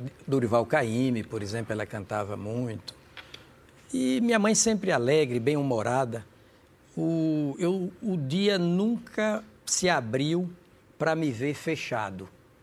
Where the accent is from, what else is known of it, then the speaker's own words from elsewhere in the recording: Propriá, Sergipe, Brazil; born there; Mas nasci em Propriá. à beira do Rio São Francisco, né? O Rio São Francisco é que fica à beira da minha cidade.